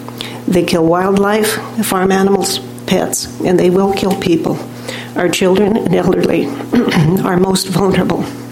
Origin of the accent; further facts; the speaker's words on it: Washington, United States; I'm both from Lincoln and Stevens counties.